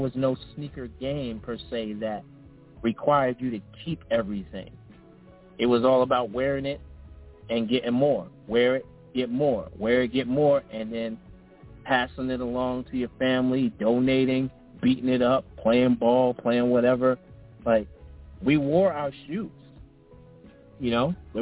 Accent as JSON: {"language": "English", "town": "New York City", "region": "New York", "country": "United States", "tie": "born or raised there", "said": "13 years old, man, growing up in New York City, Brooklyn, New York. I'm a child of hip-hop"}